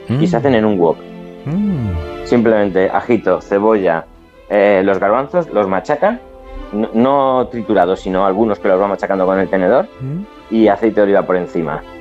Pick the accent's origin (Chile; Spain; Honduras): Spain; Madrid, Community of Madrid; Yo soy muy madrileño.